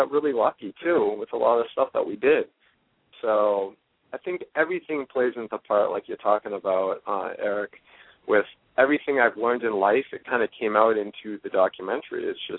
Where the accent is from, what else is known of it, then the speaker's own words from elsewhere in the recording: New Hampshire, United States; also born or lived in Las Vegas; The East Coast, I grew up back here in New Hampshire, right on the border of Mass, near Lowell, Lawrence, all that stuff. And I just recently moved back through to New Hampshire. I was living in Vegas for 13 years.